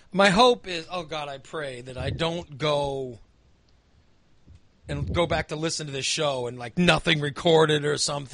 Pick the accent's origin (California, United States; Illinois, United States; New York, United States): Illinois, United States; I grew up in Macoupin County. You know, everybody has guns, you know.